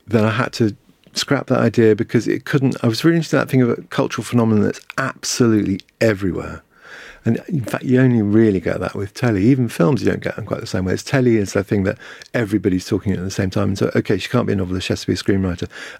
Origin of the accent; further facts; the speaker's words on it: Hong Kong; also born or lived in Asia; My mum was Irish. I grew up mainly in Hong Kong, moved around in Asia for a bit.